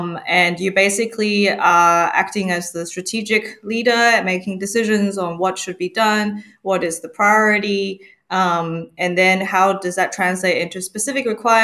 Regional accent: Australia; So how I got started in it, which was about 5 years ago, is I'm originally from Australia.

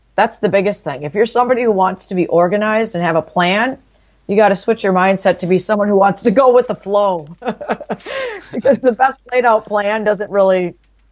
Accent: Buffalo, New York, United States; I'm a mom from Buffalo, New York.

